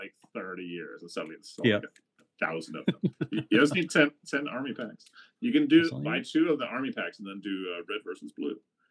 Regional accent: Denmark; because, you know, I grew up in Denmark.

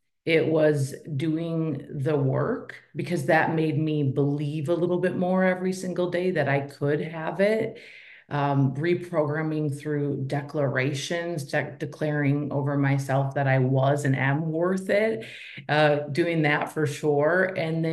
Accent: Minnesota, United States; You know, I am a girl from Minnesota. So I was raised by a single mom.

